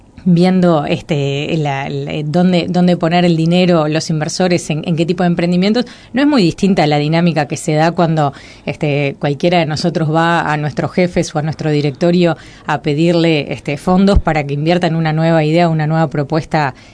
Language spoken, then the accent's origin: Spanish; Uruguay; es acá Montevideo, ¿no? Para todos los que somos uruguayos